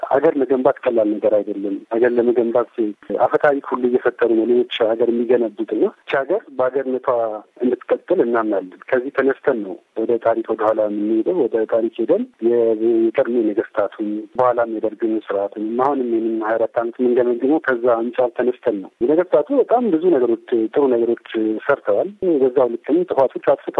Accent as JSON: {"language": "Amharic", "region": "Addis Ababa", "country": "Ethiopia", "tie": "born or raised there", "said": "እኔ አዲስ አበባ ነው ተወልጄ ያደግኩት፣ እናትና አባቴ ከሁለት ብሔር ነው የመጡት። አንድ ብሔር መርጬ እኔ የዚህ ብሔር አባል ነኝ የሚለው ብሔር የለኝም።"}